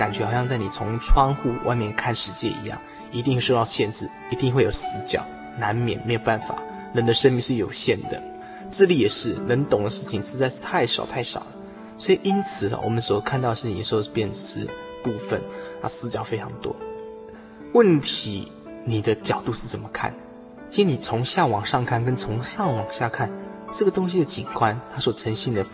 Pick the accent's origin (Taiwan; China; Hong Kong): Taiwan; Shulin, New Taipei; 有一次我去大同山，这是我故乡旁边的一座小山啊哈。那旁边的树林镇哈